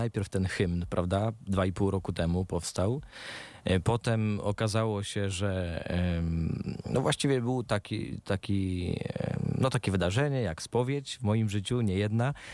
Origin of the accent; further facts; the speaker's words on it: Ropczyce, Subcarpathian Voivodeship, Poland; now in Kraków, Poland; bo ja pochodzę z Ropczyc, mieszkam w Krakowie